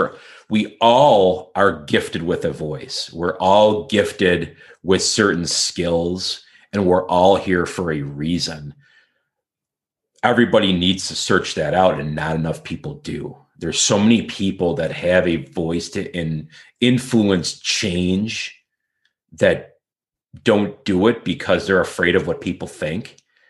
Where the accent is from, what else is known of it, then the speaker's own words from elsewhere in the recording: Kenmore, New York, United States; Yeah, I grew up in Kenmore, which is an immediate suburb just outside the city of Buffalo.